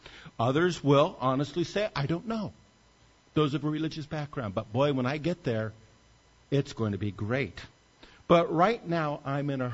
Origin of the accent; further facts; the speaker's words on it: Berwyn, Illinois, United States; born there; I was born in Berwyn, Illinois.